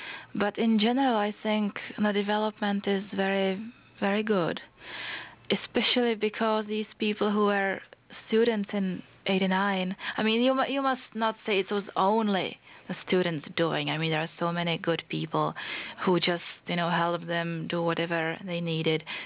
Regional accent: Prague, Czechia; Well, I come from Prague, which is Bohemia, so I would probably more or less live in Prague.

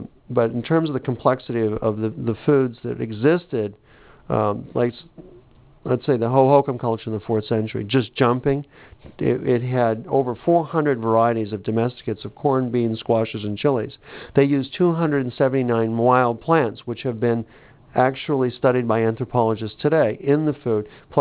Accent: East Coast, United States; I grew up in the East Coast, and it's an East Coast which is what I would call the Anglo-French or the Northern European culture, which is pervasive on the East Coast. Now, I live in the Southwest

